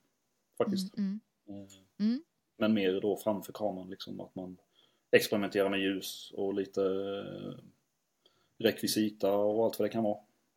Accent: Växjö, Kronoberg County, Sweden; och född och uppvuxen i Växjö.

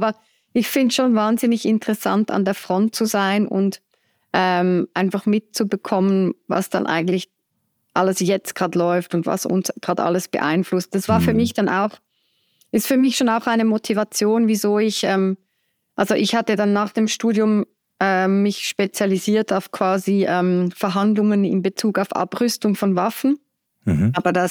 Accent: Zurich, Switzerland; also born or lived in Burundi / Chile / United States; Ich bin aus Zürich, bin auch in Zürich geboren. Doch aber ziemlich viel rumgereist. Ich habe mal in Burundi in Afrika gelebt, mal in Chile, in Südamerika und auch in den USA. Von dem her, ich spreche selbst 4 Sprachen.

